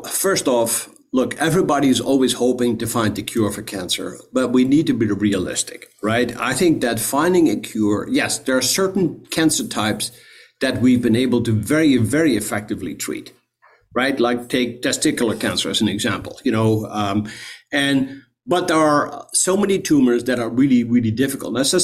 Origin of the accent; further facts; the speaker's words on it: Netherlands; now in United States; we're Dutch originally, although I'm American now, but so we saw a lot of the world already.